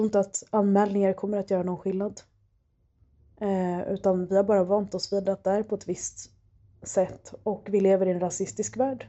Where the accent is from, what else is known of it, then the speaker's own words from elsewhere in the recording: Sweden; Jag är ju född och uppvuxen i Sverige och Sverige är liksom mitt hem. Men ja, jag är den lilla utländska tjejen.